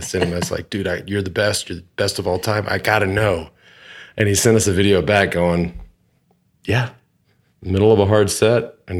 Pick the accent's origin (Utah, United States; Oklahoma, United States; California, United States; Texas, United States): Texas, United States; so I always appreciated that as I came from Texas.